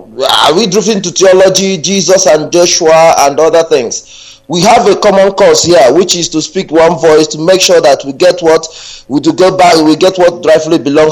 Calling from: Saudi Arabia; I'm calling from Saudi Arabia.

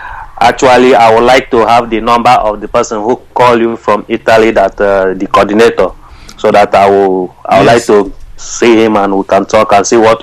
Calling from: Denmark; I'm calling from Denmark.

